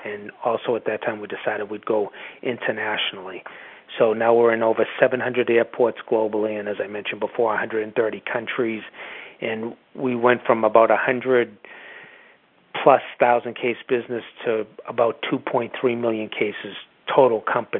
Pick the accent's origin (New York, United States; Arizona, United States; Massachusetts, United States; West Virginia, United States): Massachusetts, United States; Boston; after I graduated university in Boston, Massachusetts, where I grew up